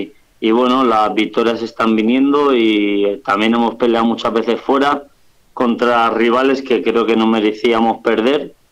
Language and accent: Spanish; Bilbao, Basque Country, Spain; moved away as an adult; now in Mallorca, Spain; Pues empecé a boxear, una vez me vine de Bilbao, aquí a Mallorca. Tendría 19 años